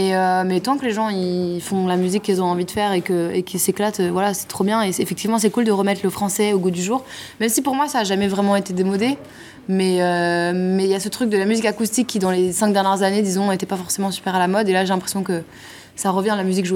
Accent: France; born there; Bah, moi, je suis née en France et je parle français

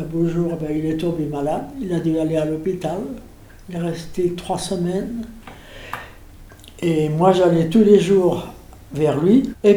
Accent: Wallonia, Belgium; now in Switzerland; Moi, je suis belge. Je ne renie jamais mon pays, hein.

